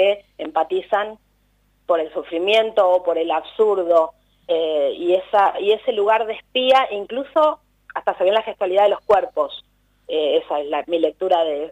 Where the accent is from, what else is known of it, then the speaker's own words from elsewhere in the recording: Chacabuco, Buenos Aires Province, Argentina; Somos de Chacabuco, provincia de Buenos Aires.